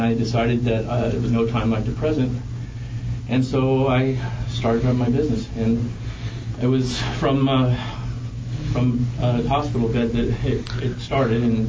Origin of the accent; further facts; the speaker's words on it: Ventura, California, United States; I'm from Ventura.